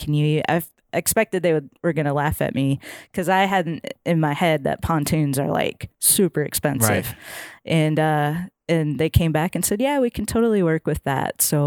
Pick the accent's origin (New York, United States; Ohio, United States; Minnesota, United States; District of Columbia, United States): Minnesota, United States; now in Nashville, United States; Well, I grew up fishing in Minnesota, land of 10,000 lakes. We fished walleye mostly growing up, and got older, moved down to Nashville.